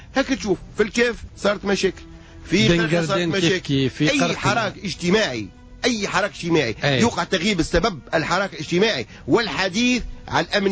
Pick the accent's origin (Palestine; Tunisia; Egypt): Tunisia; لاني انا اعتبر روحي ولد الشعب هذايا وحنا كلنا ولاد تونس